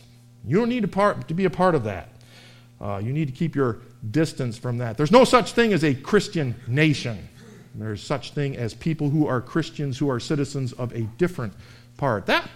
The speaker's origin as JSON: {"language": "English", "town": "Buffalo", "region": "New York", "country": "United States", "said": "which I'm from Buffalo. I'm used to this."}